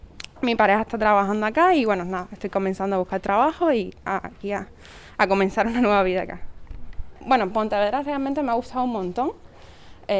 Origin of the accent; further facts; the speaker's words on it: Cuba; now in Spain; soy cubana, soy diseñadora gráfica